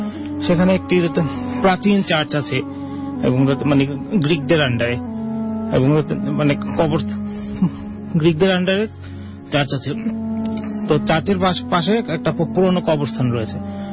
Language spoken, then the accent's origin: Bangla; Dhaka, Dhaka Division, Bangladesh; আমি এসেছি India road farm gate থেকে।